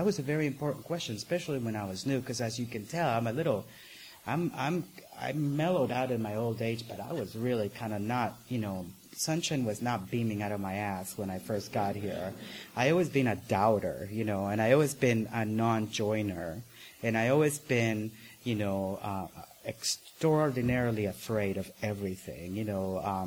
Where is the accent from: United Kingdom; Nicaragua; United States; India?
Nicaragua; I'm originally from Nicaragua, from Central America.